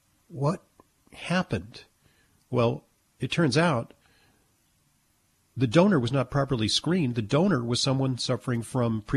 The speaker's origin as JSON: {"language": "English", "town": "Santa Monica", "region": "California", "country": "United States", "tie": "born or raised there", "said": "This item from Los Angeles, my hometown. I grew up in Santa Monica."}